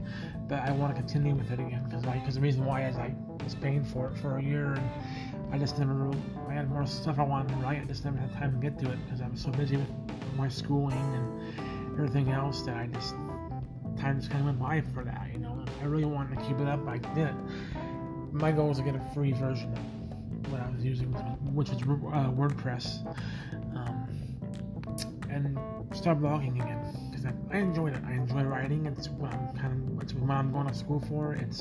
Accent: Denver, Colorado, United States; born there; I was born on April 22nd, 1977, in Denver, Colorado, and was baptized a Catholic.

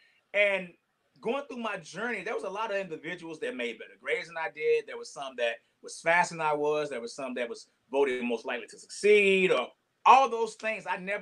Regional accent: Fort Worth, Texas, United States; I'm from Fort Worth. That's 25 minutes away.

